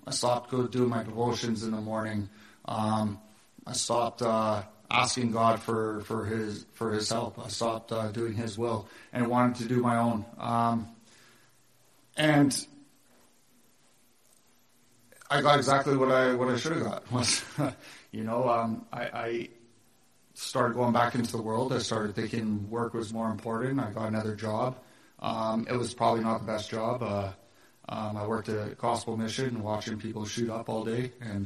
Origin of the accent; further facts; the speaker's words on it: Toronto, Ontario, Canada; I'm originally from Toronto. I grew up in a pretty big Irish Catholic family.